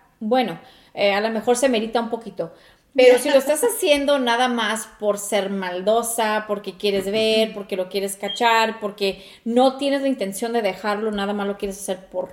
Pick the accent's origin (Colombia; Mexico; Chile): Mexico; En nuestra comunidad, o siendo mexicanas, latinas, se usa mucho eso